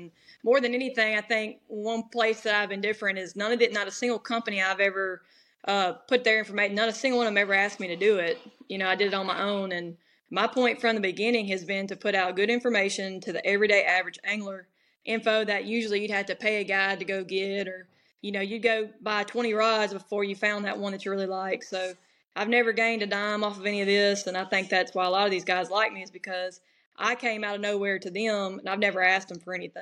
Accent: Benton, Louisiana, United States; my hometown is Benton, Louisiana. But, you know, I came over here to Western Road when I went to college.

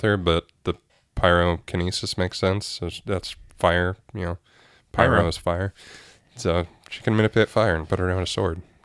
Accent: United States; And I made fun of him at first, because I'm American.

